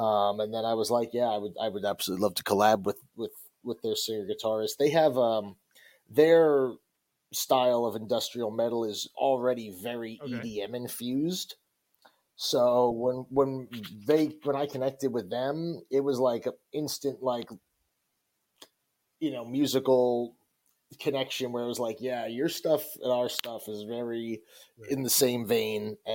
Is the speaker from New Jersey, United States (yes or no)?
yes; Bayonne, New Jersey, United States; also born or lived in Bergen County; Born and raised. I grew up in North Jersey. I was in Bayonne until kindergarten, then moved to Bergen County, as far north as you can get.